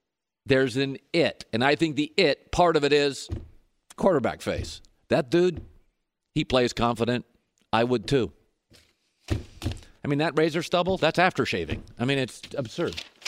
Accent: Seattle, Washington, United States; And I grew up in Seattle. All the girls love Jim Zorn, and then it's Russell Wilson.

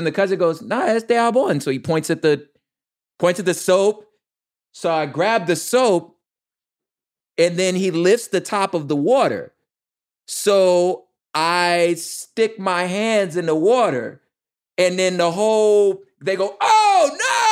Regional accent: Los Angeles, California, United States; I'm from Los Angeles. I grew up in a Mexican neighborhood.

